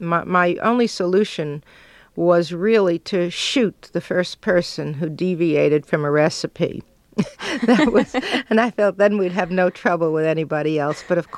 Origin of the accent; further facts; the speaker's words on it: Brooklyn, New York, United States; I was brought up in Brooklyn in a Jewish family that was not kosher.